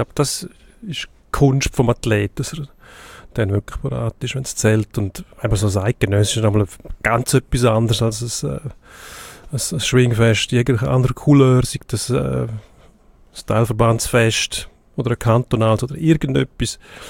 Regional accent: Chur, Grisons, Switzerland; Ich bin aus Chur

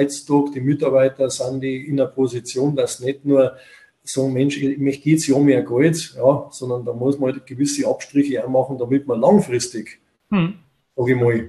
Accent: Bavaria, Germany; Man muss schon sagen, der Standard bei uns in Bayern, im Oberland, sage ich mal

